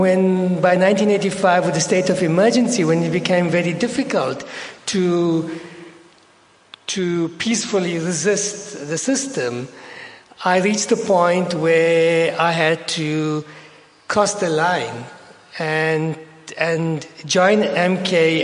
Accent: South Africa; I realized I'm not Indian. I have biologically inherited the genes, but socially, culturally, I am not Indian. Actually, I felt out of place in India. And I realized I'm South African

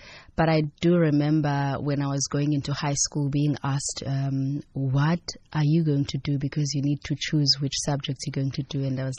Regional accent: Mthatha, Eastern Cape, South Africa; So, yeah, I grew up in Mthatha, but I was raised by my aunt, not my mom.

